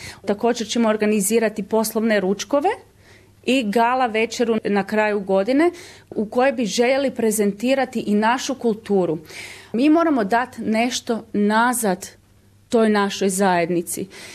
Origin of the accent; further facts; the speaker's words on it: Croatia; now in Australia; Kao Hrvati koji smo poznati po građevini